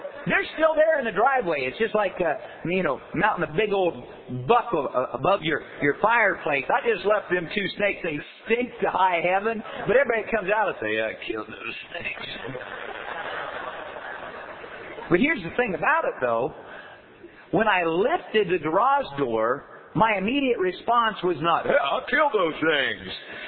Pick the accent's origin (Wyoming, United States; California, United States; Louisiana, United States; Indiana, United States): Indiana, United States; I'm from Indiana, and so for all those years, I'm trying to learn to talk hillbilly.